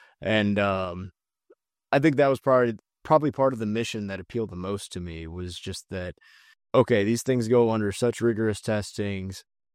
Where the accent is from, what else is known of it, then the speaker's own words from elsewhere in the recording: Knoxville, Tennessee, United States; now in Yuma, United States; We're from Tennessee, in the kind of suburban part, and living in Yuma looks a lot like how Knoxville, Tennessee, which is where we're from, looked whenever we were growing up.